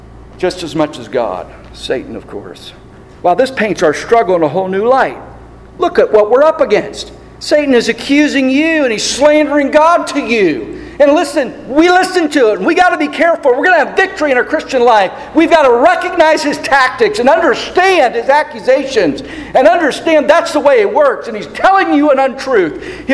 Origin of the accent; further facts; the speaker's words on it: Pennsylvania, United States; I, growing up in Pennsylvania, I always had a dog.